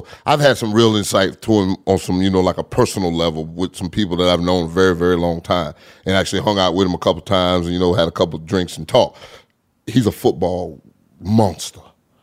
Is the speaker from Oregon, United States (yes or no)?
no; East St. Louis, Illinois, United States; Man, I'm from East St. Louis, some of the worst water on earth, and drank the water.